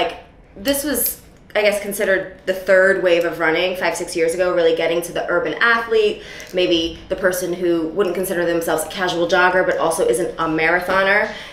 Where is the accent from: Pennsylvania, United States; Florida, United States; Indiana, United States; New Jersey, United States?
Pennsylvania, United States; moved away as an adult; now in New York, United States; I was born in Philadelphia and raised outside of Philadelphia.